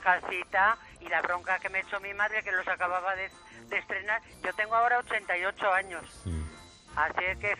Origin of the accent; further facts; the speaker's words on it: Bilbao, Basque Country, Spain; Mira, a mí, yo soy de Bilbao, ¿no?